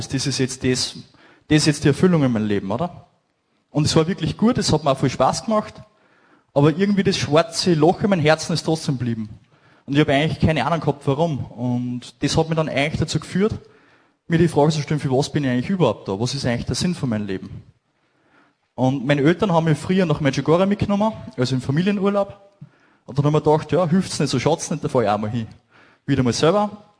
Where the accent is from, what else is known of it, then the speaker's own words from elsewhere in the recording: Münzbach, Upper Austria, Austria; also ich habe gern Fußball gespielt, bei uns im Verein, bei uns in Münzbach